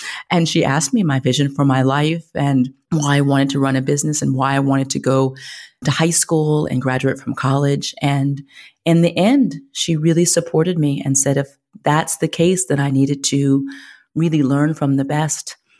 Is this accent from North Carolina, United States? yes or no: no; Pittsburgh, Pennsylvania, United States; But I was born in Pittsburgh. Most people don't know that.